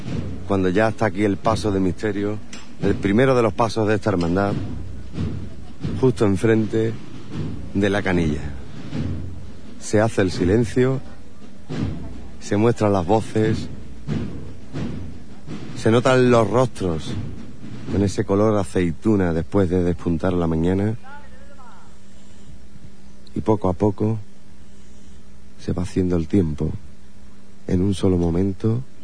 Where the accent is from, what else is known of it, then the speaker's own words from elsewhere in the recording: Jerez de la Frontera, Andalusia, Spain; somos cristianos por la gracia de Dios. Que en Jerez de la Frontera se vive la Semana Santa como Dios manda, y que somos andaluces por la gracia de Dios también. Somos marianos